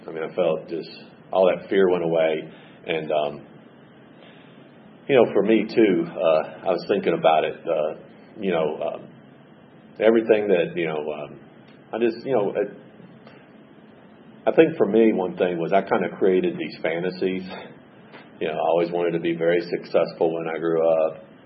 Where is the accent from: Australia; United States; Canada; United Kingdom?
United States; Gainesville; I grew up in Gainesville.